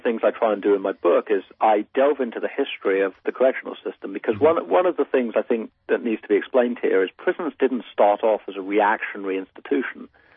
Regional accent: England, United Kingdom; your listeners will realize I'm from England originally.

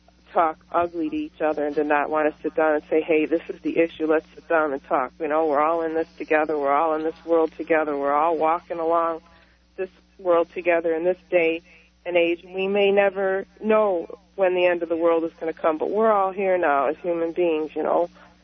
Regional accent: New York, United States; Calm down. I'm from New York. I'm with you here.

